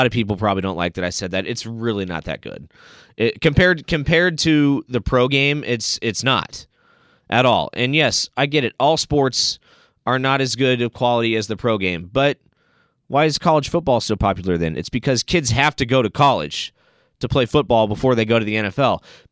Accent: Kansas City, Missouri, United States; now in Phoenix, United States; I know it's been a terrible week in my hometown of Kansas City, but in my new home of Phoenix, Arizona, the temperatures are in the mid-70s

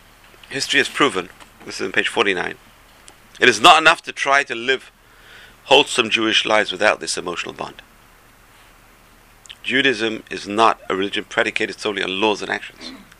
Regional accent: England, United Kingdom; I was raised in England.

